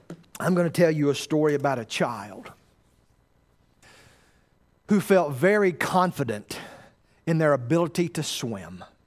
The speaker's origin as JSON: {"language": "English", "region": "the South", "country": "United States", "said": "No, I'm from the South. We had that."}